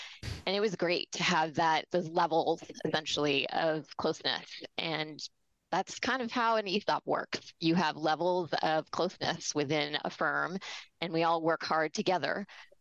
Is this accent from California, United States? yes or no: yes; California, United States; It was a great time to grow up and a great town to grow up in. It was a college town.